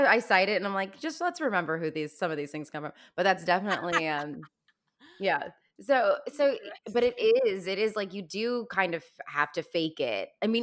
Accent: Virginia, United States; now in Los Angeles, United States; it was because I came from Fairfax County schools in Virginia, which are some of the best in the country, in the nation. And then when I moved to Los Angeles

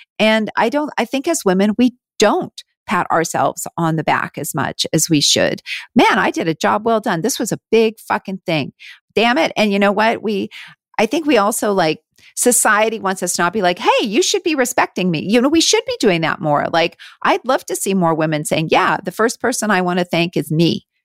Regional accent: Canada; now in United States; I live down here, but I am still Canadian. So very much Canadian. And we are looking at moving back.

